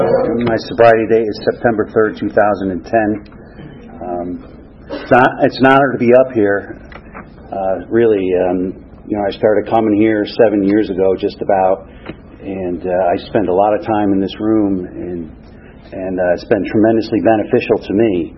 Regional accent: Connecticut, United States; I grew up in Connecticut. I have three older brothers. Just the middle class, lower middle class, dying mill town.

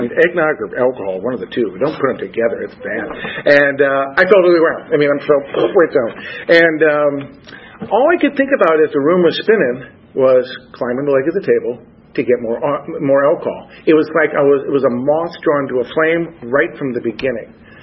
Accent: Syracuse, New York, United States; born there; I was born in Syracuse, New York, of an athletic Italian-American family.

